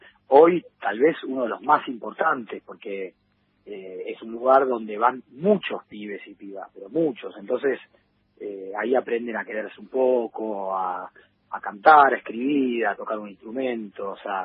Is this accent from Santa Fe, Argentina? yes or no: no; Buenos Aires, Argentina; yo soy de la Boca